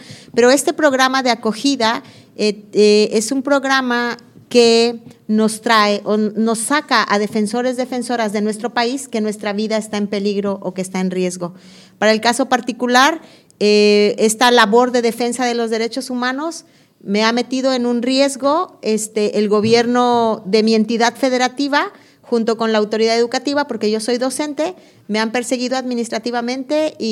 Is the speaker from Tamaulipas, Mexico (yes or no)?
no; Alpuyeca, Morelos, Mexico; yo soy un árbol de Alpuyeca que tengo raíces, tengo un tronco